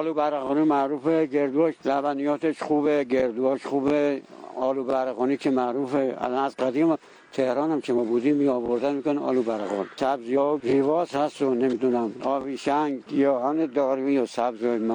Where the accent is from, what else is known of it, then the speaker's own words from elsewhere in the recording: Hamadan, Iran; من اهل اصالتا همدانی هم